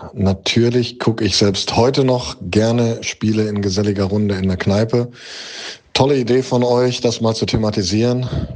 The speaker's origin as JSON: {"language": "German", "town": "Bammental", "region": "Baden-Württemberg", "country": "Germany", "tie": "born or raised there", "said": "Aufgewachsen im Bammental"}